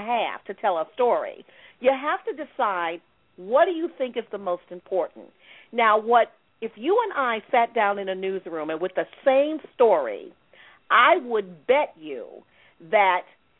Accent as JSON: {"language": "English", "region": "Ohio", "country": "United States", "said": "Well, I'm originally from Ohio. I went to Ohio University and got a degree in journalism back in the 70s."}